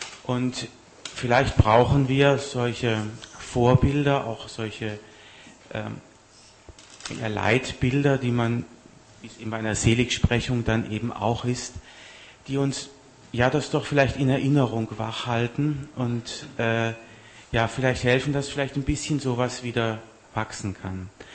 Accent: Southern Germany, Germany; also born or lived in Austria; ich komme ja nicht hier aus dem Ruhrbistum, ich komme aus Süddeutschland, war dann einige Jahre in Österreich

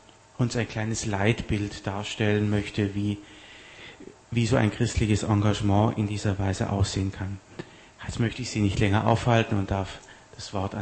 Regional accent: Southern Germany, Germany; also born or lived in Austria; ich komme ja nicht hier aus dem Ruhrbistum, ich komme aus Süddeutschland, war dann einige Jahre in Österreich

